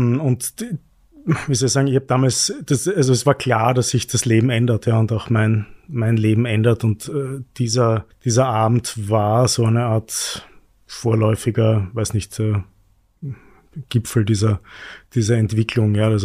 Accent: Graz, Styria, Austria; Also ich bin in Graz aufgewachsen.

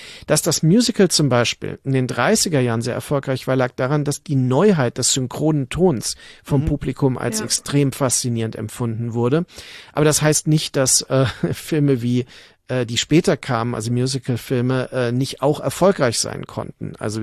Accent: Mainz, Rhineland-Palatinate, Germany; denn ich bin ja in Mainz aufgewachsen

